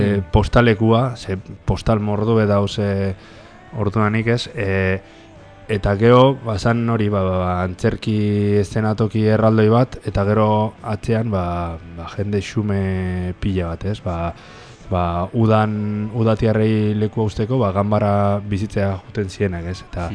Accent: Sodupe, Basque Country, Spain; nire herria dalako eta ondo ezagutzen duterako, ba, Zodupe

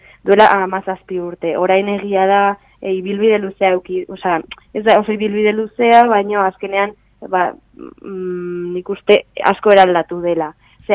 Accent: San Sebastián, Basque Country, Spain; ni Donostiarra naiz adibidez.

